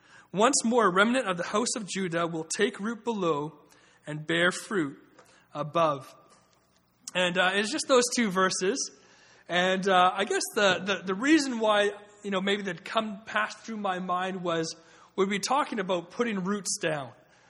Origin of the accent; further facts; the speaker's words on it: Vancouver, British Columbia, Canada; I said, "Yeah, I am from Canada." She said, "Well, where?" And I said, "Vancouver."